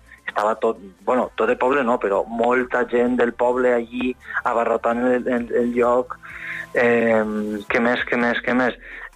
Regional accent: Valencian Community, Spain; Jo soc valencià, he passat molt temps en la Vall d'Uixó, en el Xemesí, per la meva família, i en València també, la capital.

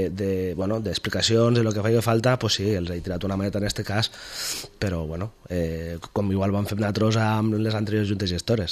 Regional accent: Vinaròs, Valencian Community, Spain; soc de Vinaròs

